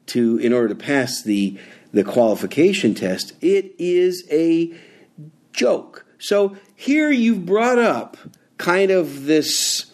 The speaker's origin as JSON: {"language": "English", "region": "Wisconsin", "country": "United States", "said": "And my home state, my home state of Wisconsin finally got with the program."}